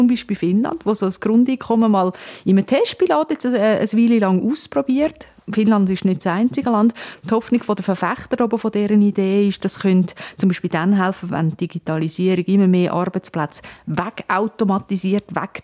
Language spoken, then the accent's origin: German; Switzerland; Und das ist noch lustig, wenn man selber aus der Schweiz kommt.